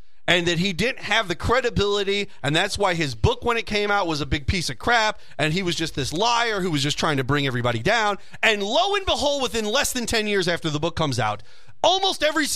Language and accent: English; St. Louis, Missouri, United States; even though I'm from St. Louis, born and raised here my whole life in North County.